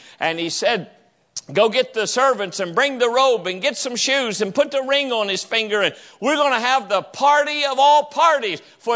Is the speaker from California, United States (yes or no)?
no; West Virginia, United States; I grew up down in West Virginia. That is the very heart of Arminian country.